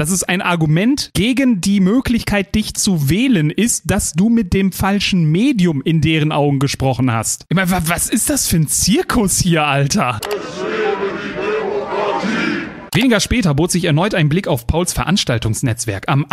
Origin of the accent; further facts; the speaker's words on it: Germany; weil ich in einem Monat im Jahr Deutschland, meine Heimat, feier, den Stolz auf mein Land.